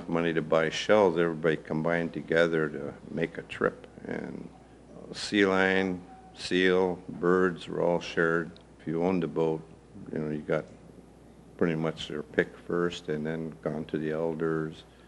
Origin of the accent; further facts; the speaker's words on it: Alaska, United States; I was born and raised here in Alaska.